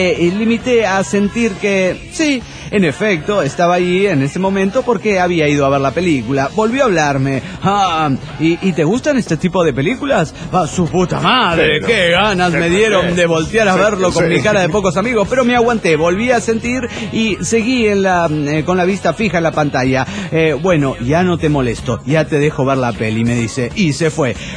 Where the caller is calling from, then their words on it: Mexico City, Mexico; del DF Mexicano.